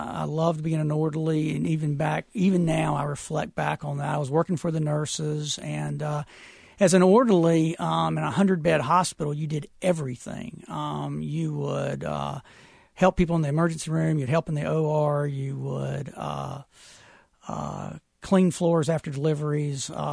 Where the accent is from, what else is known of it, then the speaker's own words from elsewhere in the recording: Burlington, United States; also born or lived in Concord; I did. I grew up in Burlington and attended public schools there.